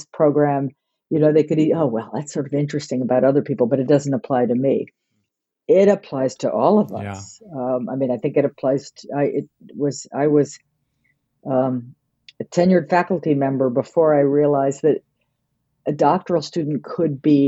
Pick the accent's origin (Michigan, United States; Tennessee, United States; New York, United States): New York, United States; I came from New York, but I, you know, I came from a world and a workplace where everybody hugged everybody.